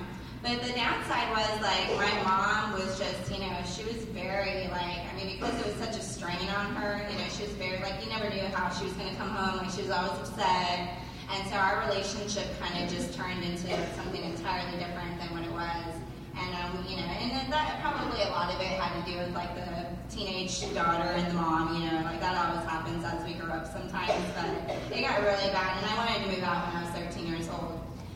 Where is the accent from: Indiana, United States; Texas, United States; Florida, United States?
Florida, United States; Tampa; also born or lived in South Carolina; So with that, I grew up in Tampa, lived here pretty much all my life, 2 years in South Carolina. I think that's where I get the twang.